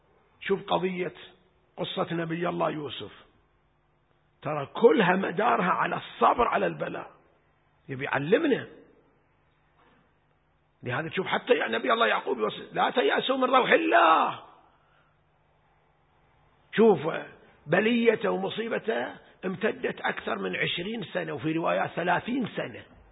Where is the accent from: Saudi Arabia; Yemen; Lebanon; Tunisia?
Saudi Arabia; Al-Ahsa, Eastern Province; حتى عندنا مثل الشيبة يقولها عندنا في الأحساء